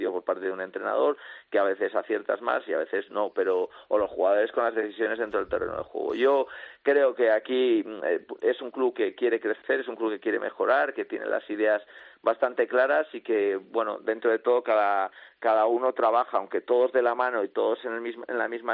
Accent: Valencia, Valencian Community, Spain; es verdad que yo soy de Valencia, que tengo a la familia allí

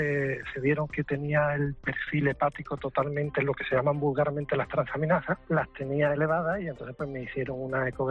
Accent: Junquera, Spain; el médico del pueblo, yo soy de Junquera

